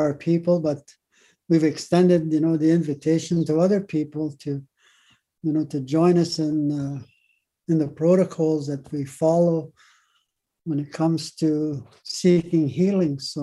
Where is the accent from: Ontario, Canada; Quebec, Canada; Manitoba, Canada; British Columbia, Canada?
Manitoba, Canada; I'm from Sagging First Nation